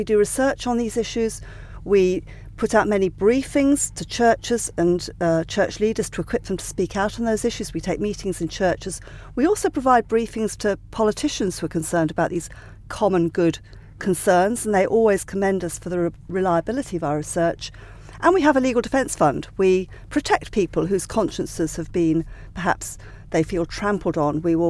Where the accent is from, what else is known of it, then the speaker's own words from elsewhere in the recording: South East England, United Kingdom; I grew up in Sussex. Hugely happy childhood.